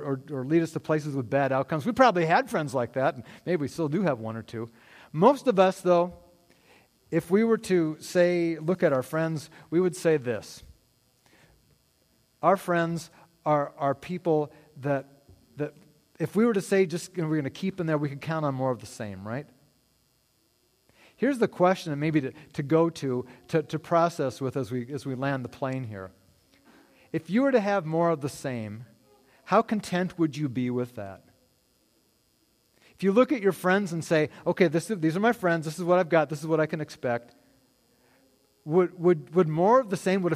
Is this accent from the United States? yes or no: yes; Montana, United States; He had the copy of the Montana magazine because he knew I was from Montana and I loved Montana magazine.